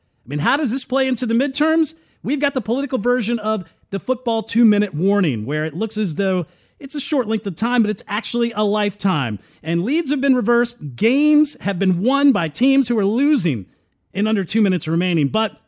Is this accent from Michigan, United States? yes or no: no; Virginia, United States; and I can say that because I am from Virginia.